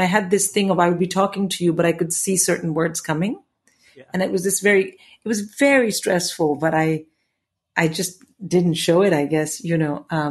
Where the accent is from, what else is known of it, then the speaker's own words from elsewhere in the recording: India; now in England, United Kingdom; because when I came to England from India, I was not perceived in any way as a nerd or a geek.